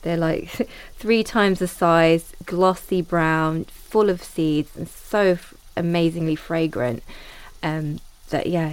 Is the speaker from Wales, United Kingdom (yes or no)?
no; London, United Kingdom; I grew up here in London